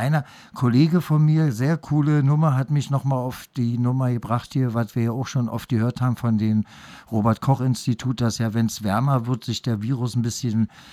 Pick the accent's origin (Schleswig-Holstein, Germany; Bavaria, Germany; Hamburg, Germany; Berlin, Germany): Berlin, Germany; Ich als Berliner, ne, wir werden ja immer verarscht mit dem Flughafen